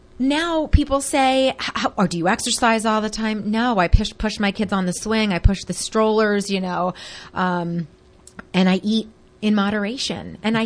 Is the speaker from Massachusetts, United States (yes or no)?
no; Pennsylvania, United States; I grew up in the Philadelphia suburbs, which was very urban. And now I'm out here in this rural area.